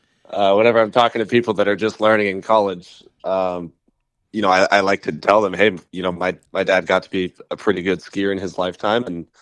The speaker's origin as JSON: {"language": "English", "town": "Anchorage", "region": "Alaska", "country": "United States", "tie": "born or raised there", "lives_now": "San Diego, United States", "said": "Well, I come from Anchorage, Alaska. I grew up skiing up there. And it was cold. I wore suits. I'm in San Diego right now"}